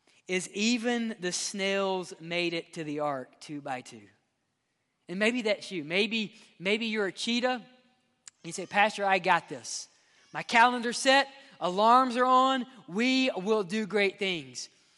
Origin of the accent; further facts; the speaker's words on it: Mississippi, United States; Y'all forgive me, I'm from Mississippi. I can't speak.